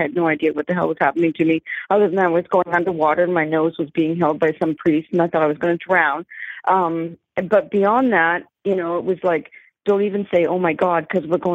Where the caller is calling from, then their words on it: Burlington, Ontario, Canada; I'm calling from Burlington, which is just outside of Toronto